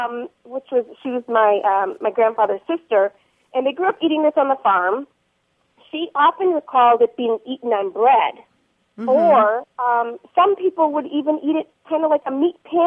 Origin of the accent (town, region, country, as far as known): Milwaukee, Wisconsin, United States; born or raised there